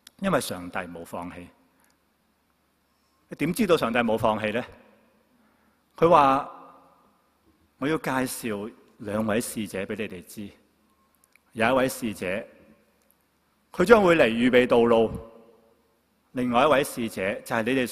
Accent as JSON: {"language": "Chinese", "country": "China", "said": "跟我们中国人有句说话也是很相似，真金不怕红炉火"}